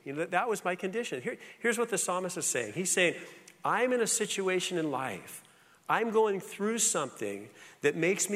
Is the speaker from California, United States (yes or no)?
yes; California, United States; I grew up in Southern California, and I kind of am a squirrel.